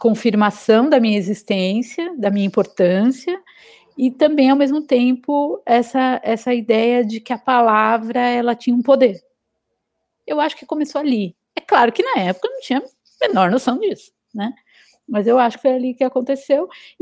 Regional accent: São Paulo, Brazil; minha mãe, meu pai e quatro irmãos, e vieram para São Paulo. E eu nasci em São Paulo.

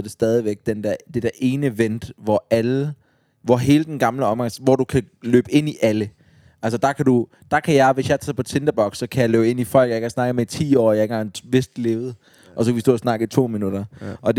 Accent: Odense, Region of Southern Denmark, Denmark; Jeg er jo fra Odense

